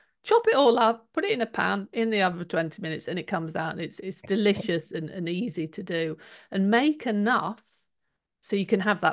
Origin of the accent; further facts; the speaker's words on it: United Kingdom; because I'm British